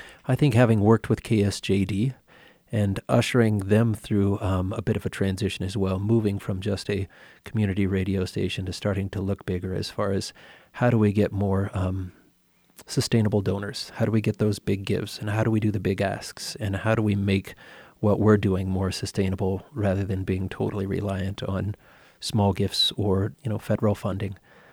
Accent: Colorado, United States; now in Roaring Fork Valley, United States; We came from Southwest Colorado.

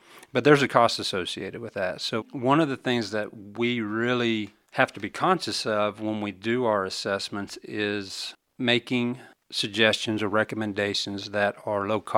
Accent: Stigler, Oklahoma, United States; compared to my hometown, Stigler, Oklahoma.

